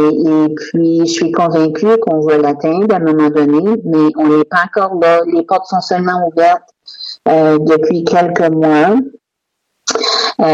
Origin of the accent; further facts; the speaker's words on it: Moncton, New Brunswick, Canada; now in Fredericton, Canada; je suis native de Moncton, mais Fredericton est maintenant chez nous.